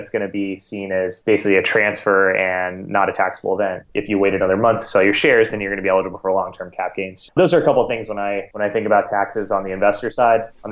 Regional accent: Singapore; also born or lived in California, United States; When I was maybe about 9 or 10 years old, I grew up in Singapore. I went to an American school there, grew up in Singapore, but every summer we'd go back to California where my grandparents were.

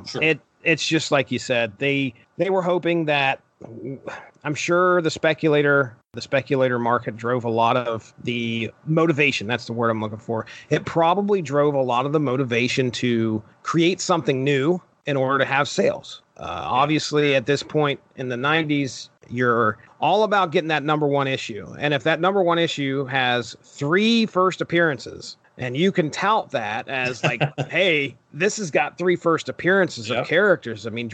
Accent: Appalachia, United States; Then I'm Appalachian as ever.

